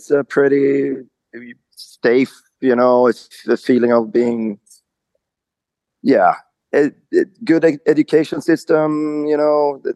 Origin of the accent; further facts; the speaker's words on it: Linköping, Östergötland, Sweden; also born or lived in Stockholm; I'm from Sweden, from Linköping, outside in the woods outside of Linköping, lived in Stockholm also, and we have a studio there, but now we moved back out in the wilderness, in land Sweden, southern Sweden.